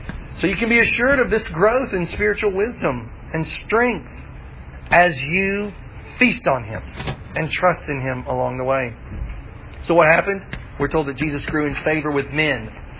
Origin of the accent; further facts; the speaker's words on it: Tennessee, United States; I'm from Tennessee.